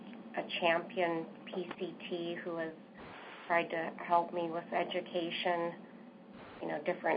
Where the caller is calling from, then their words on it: Arizona, United States; I'm calling from Arizona.